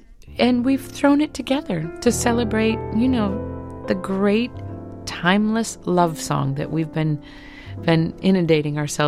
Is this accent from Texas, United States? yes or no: no; Kansas City, Missouri, United States; Plus, I'm from Kansas City, so this element of jazz was around me all the time.